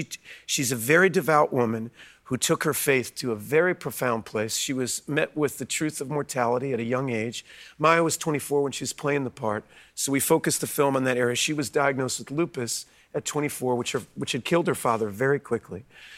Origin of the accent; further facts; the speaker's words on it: United States; And that I'm an American.